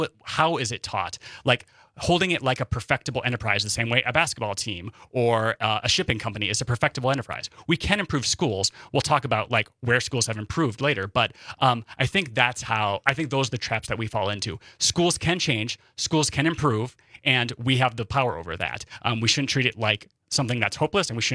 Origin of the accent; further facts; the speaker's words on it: Wisconsin, United States; I'm from Northern Wisconsin. Like, come on.